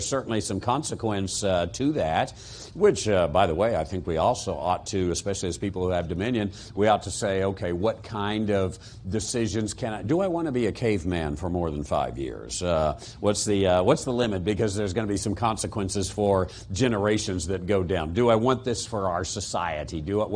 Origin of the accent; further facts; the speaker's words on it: Casper, Wyoming, United States; born there; I say that I was born in Casper, Wyoming.